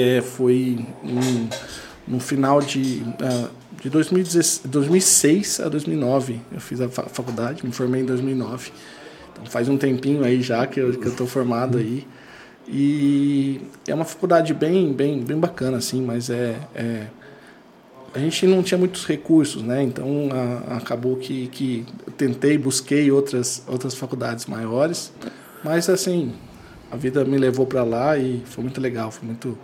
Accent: Leme, São Paulo, Brazil; Cara, eu nasci em Leme, na cidade de Leme, no interior de São Paulo. Fui toda a minha infância, eu passei em Leme. Na verdade, eu moro em Leme até hoje, né?

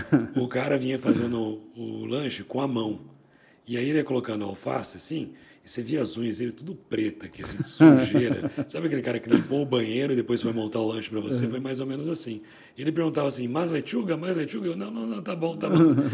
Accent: Campinas, São Paulo, Brazil; Eles se casaram, eu nasci lá em Campinas. E eu era o primeiro filho, né, e primeiro neto dos dois lados. E frequentei Campinas minha vida toda

